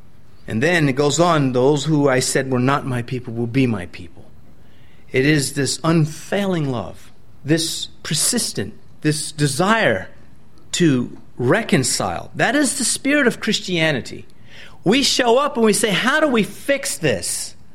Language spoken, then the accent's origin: English; New York, United States; I'm from New York, if anybody is, and permanently from New York.